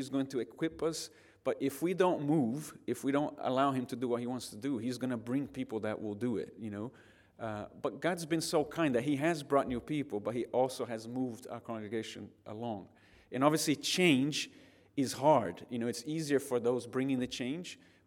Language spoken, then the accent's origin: English; Brazil; English is a second language; So I'm from Brazil